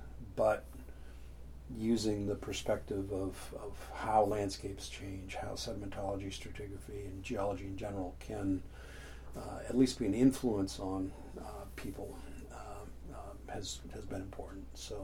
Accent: Maine, United States; also born or lived in Florida; having been born and raised in Maine, the opportunity to interview for a job back here in Maine was too good to pass up.

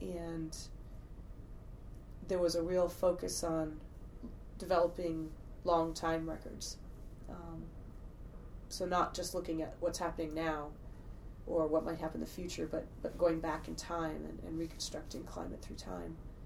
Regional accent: Maine, United States; I'm from Maine, and so I was definitely happy to be able to do graduate work here.

